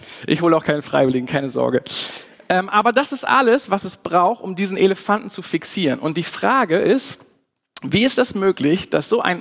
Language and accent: German; Germany